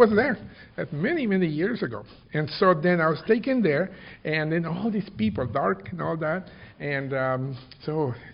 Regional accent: Peru; moved away; when I came from Peru, I missed the plane that came to, you know, so I ended up in Miami.

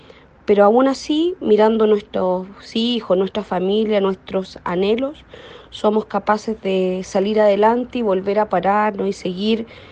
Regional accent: Chile; Soy chilena, vivo en Santiago de Chile.

